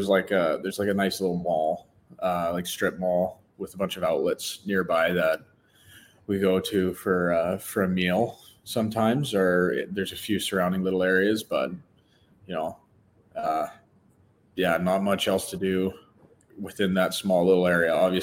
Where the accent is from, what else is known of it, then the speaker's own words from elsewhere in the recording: Calgary, Alberta, Canada; growing up in Calgary, you know, in Canada